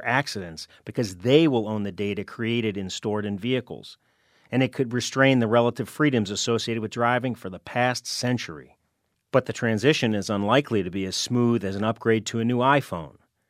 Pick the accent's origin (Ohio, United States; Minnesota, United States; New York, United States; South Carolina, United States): Ohio, United States; Canton; like Joshua Brown, the former Navy SEAL from my hometown of Canton, Ohio.